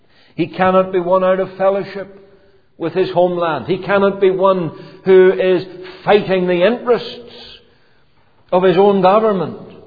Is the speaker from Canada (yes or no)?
yes; Canada; I, as a Canadian citizen